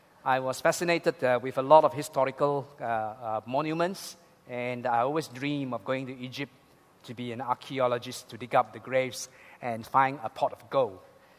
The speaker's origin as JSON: {"language": "English", "country": "Malaysia", "said": "So as a Malaysian, you know, we always are very grateful."}